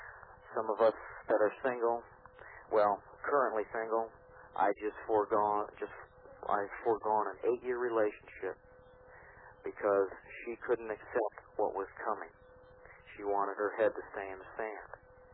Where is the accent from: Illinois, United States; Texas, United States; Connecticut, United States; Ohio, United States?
Ohio, United States; Cleveland; I'm from Cleveland. It's the blue collar in me.